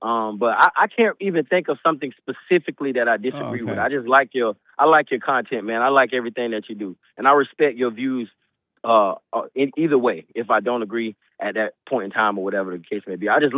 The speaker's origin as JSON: {"language": "English", "town": "Sanford", "country": "United States", "said": "I'm 34, so I was raised different. I had one of them old school grandmas. I'm from Sanford."}